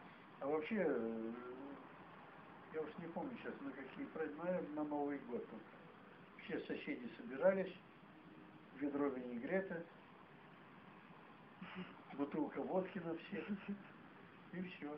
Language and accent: Russian; Saint Petersburg, Russia; born there; Город Ленинград. 36-й год.